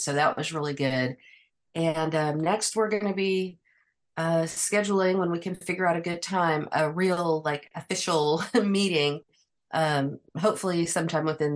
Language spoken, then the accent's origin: English; Fayetteville, United States; was young, my family moved around a lot, but we always came back to Fayetteville. So I consider it my hometown. And since I've been an adult, I've pretty much stayed here in Fayetteville.